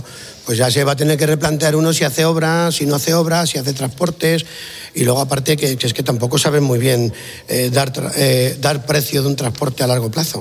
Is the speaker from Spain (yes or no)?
yes; Villarrubia de Santiago, Castilla-La Mancha, Spain; aquí en Villarrubia de Santiago, porque nosotros somos de Villarrubia de Santiago, vecino de Ocaña, a 12 kilómetros, que por cierto es el pueblo más antiguo de Castilla-La Mancha.